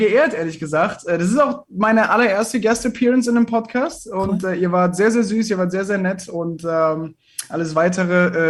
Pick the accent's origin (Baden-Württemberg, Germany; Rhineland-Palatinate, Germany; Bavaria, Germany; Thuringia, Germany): Baden-Württemberg, Germany; Mannheim; born there; now in Berlin, Germany; Ich wohne derzeit in Berlin, weil mich mein Job hergezogen hat. Gebürtig bin ich nämlich aus Mannheim.